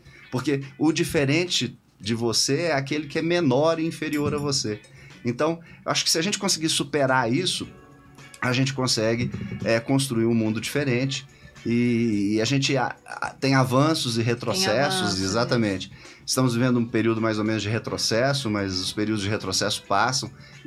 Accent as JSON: {"language": "Portuguese", "town": "Patrocínio Paulista", "region": "São Paulo", "country": "Brazil", "tie": "born or raised there", "said": "eu e a minha mãe nascemos na Santa Casa Municipal, na Santa Casa de Patrocínio Paulista."}